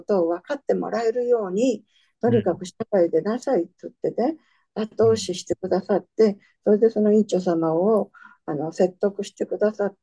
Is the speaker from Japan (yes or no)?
yes; Hyogo, Japan; 私のふるさとの兵庫県のですけども